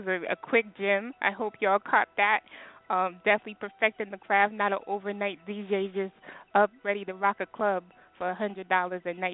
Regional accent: Texas, United States; Most definitely. So how you, my goodness, see, I'm from Texas.

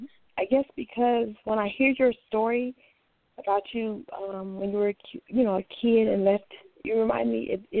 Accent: Chino, California, United States; I'm from Chino.

